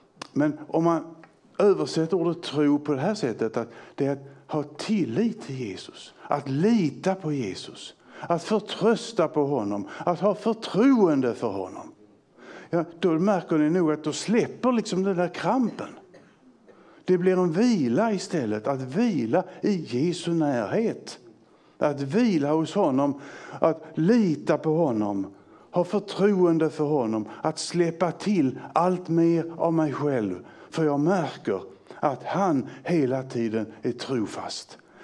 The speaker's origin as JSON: {"language": "Swedish", "region": "Skåne", "country": "Sweden", "accent": "Scanian", "said": "Ja, jag pratar ju skånska, så jag har ju många fler bokstäver att uttala än ni."}